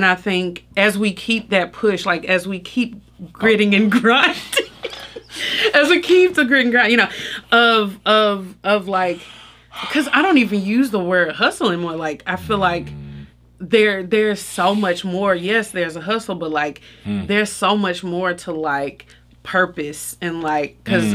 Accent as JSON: {"language": "English", "town": "Memphis", "region": "Tennessee", "country": "United States", "said": "That shouldn't be our claim to fame as a city. Like, it's so much more here."}